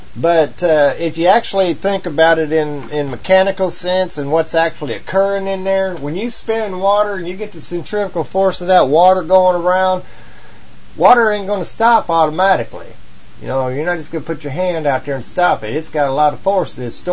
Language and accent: English; Missouri, United States; He's from Texas and I'm from Missouri, so we both got these weird accents.